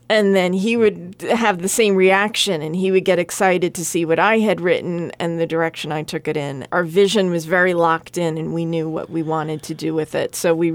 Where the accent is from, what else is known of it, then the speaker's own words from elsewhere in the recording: Long Island, New York, United States; also born or lived in Massachusetts / North Carolina; I grew up in Long Island, and but I went to school in Massachusetts, so I spent about 10 years in southeastern Massachusetts. And then I lived in North Carolina for a while, so East Coast was always more my thing.